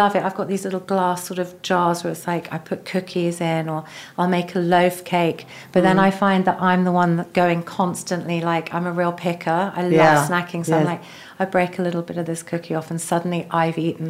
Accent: London, United Kingdom; my mum would make brownies, which was very exotic growing up in London, eating brownies, because that was before brownies were everywhere.

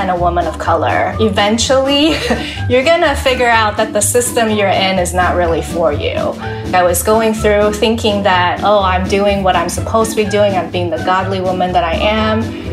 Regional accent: Taiwan; I tell people I grew up evangelical, but I was actually born into a non-religious home. And I was born in Taiwan, born and raised in Taiwan. But my parents sent me to a Western school, an American school that was founded by missionaries.

